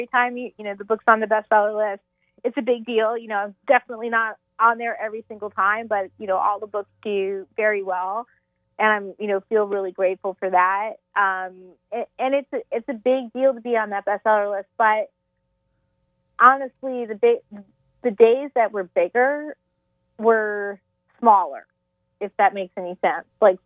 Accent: Tampa, Florida, United States; I'm also going to be at the Tampa Bay Festival of Reading, my hometown festival

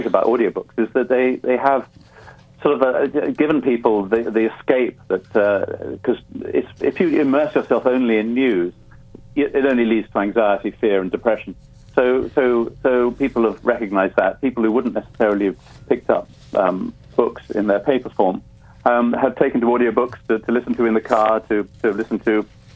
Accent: Ireland; also born or lived in Africa; I was born in Africa, grew up in Ireland

